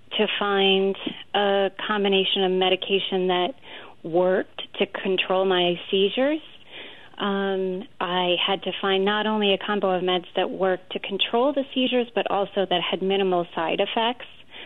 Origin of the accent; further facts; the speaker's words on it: Boston, Massachusetts, United States; I grew up in Boston, Irish Catholic, fairly traditional family, and, every Ben Affleck, Matt Damon Boston movie that you could think of, that was my family.